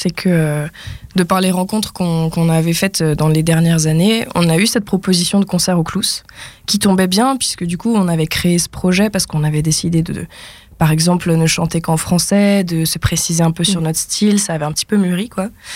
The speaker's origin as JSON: {"language": "French", "region": "Auvergne-Rhône-Alpes", "country": "France", "tie": "born there", "said": "moi je suis née en Auvergne"}